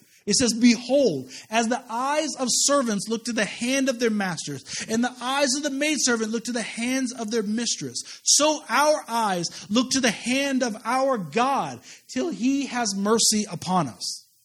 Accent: United States; especially as an American.

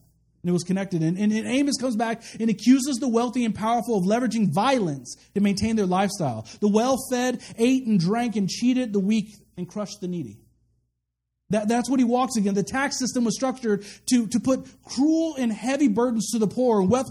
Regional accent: Kansas, United States; I come from Kansas. I know what it's like out there.

